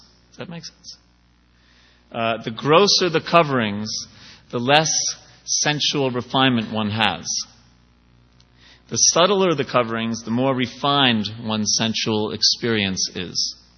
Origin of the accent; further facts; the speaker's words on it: New York City, New York, United States; I wouldn't know. I'm from New York City.